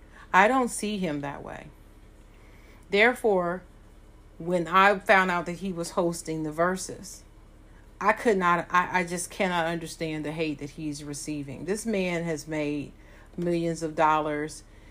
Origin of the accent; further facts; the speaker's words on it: Ohio, United States; now in North Carolina, United States; I'm from Ohio.